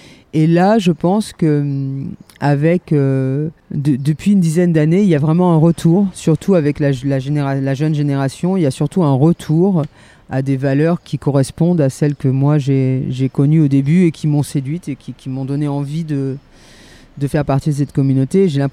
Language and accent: French; Monaco; born there; la ville dans laquelle j'étais né, puisque je suis né à Monaco, donc c'était quand même très hétéronormé, très bourge